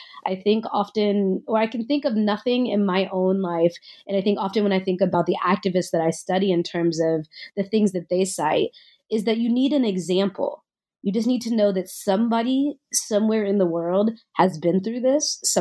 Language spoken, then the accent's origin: English; Nashville, Tennessee, United States; So I grew up in Nashville, Tennessee.